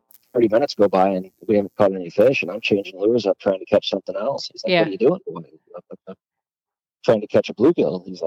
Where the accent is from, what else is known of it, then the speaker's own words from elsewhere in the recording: Sullivan, Missouri, United States; growing up in Sullivan, they opened up Riverport Amphitheater in St. Louis, about 40 minutes away, drive away from my house.